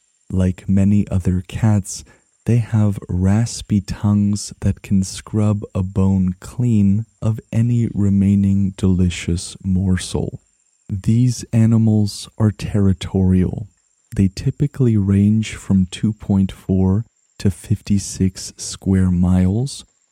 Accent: Canada; because to me, as a Canadian, their measurement seems so arbitrary.

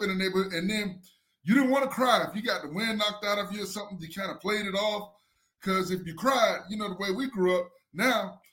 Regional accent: Gainesville, United States; I had always, growing up in Gainesville, I could never play Little League football because the weight limit was 120.

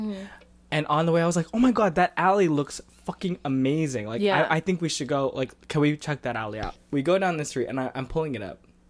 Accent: California, United States; my friend Jonathan, who I grew up with in the Bay Area

